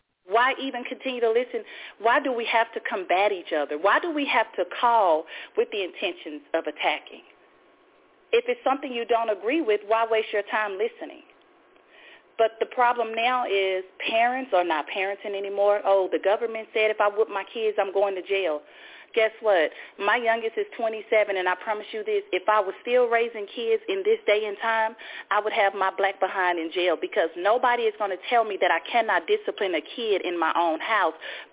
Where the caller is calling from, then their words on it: Fort Worth, Texas, United States; Hi, I'm calling from Fort Worth.